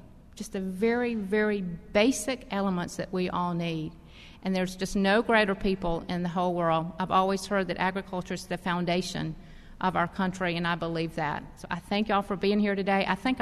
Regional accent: Camilla, Georgia, United States; how does everybody remember I'm from Camilla, Georgia?

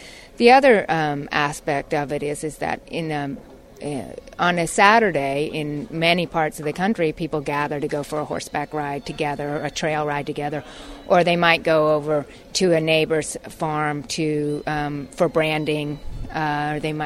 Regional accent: Wyoming, United States; I live in Virginia. Originally from Wyoming, grew up on a cattle ranch and raised horses.

